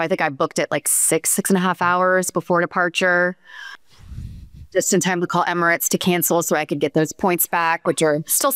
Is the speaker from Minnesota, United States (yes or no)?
no; Tampa, Florida, United States; Like I said, I'm from Tampa.